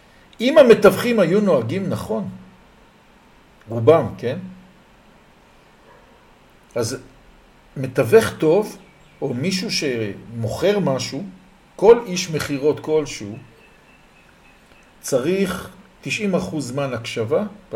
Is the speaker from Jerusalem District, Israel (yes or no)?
yes; Jerusalem, Jerusalem District, Israel; אני ירושלמי, אנחנו מדברים מהבית שלי.